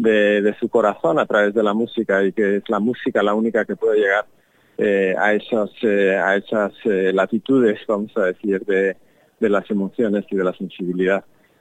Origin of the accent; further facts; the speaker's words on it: La Rioja, Spain; que es una jota riojana, porque soy riojano